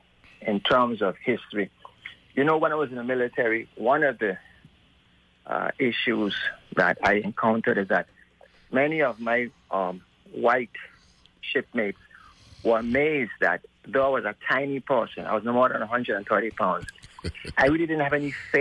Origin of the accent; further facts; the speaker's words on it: Saint Thomas, U.S. Virgin Islands; that's sacred ground for me as someone born and raised in St. Thomas, but my roots are in St. Croix and St. John.